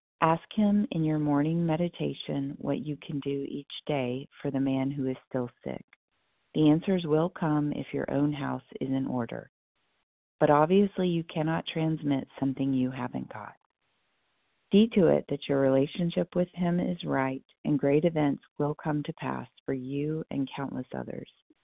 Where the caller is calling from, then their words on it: Rhode Island, United States; I am calling from Rhode Island.